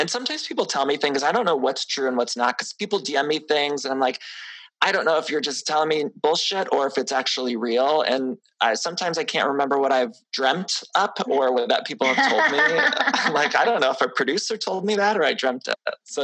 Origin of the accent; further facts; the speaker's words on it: Ohio, United States; for a kid like me in Ohio, I grew up outside of Cleveland.